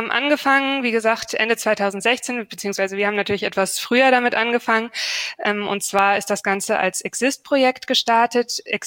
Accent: Wiesbaden, Hesse, Germany; also born or lived in Hamburg; ich bin in Hamburg geboren, bin dann in Wiesbaden aufgewachsen, habe an der TU Darmstadt Wirtschaftsinformatik studiert.

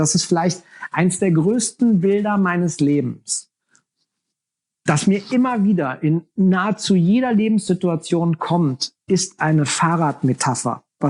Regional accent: Berlin, Germany; da, wo ich aufgewachsen bin in Kreuzberg

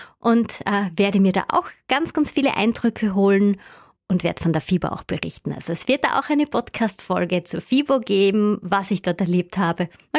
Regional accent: Styria, Austria; bei uns in der Steiermark, in Österreich

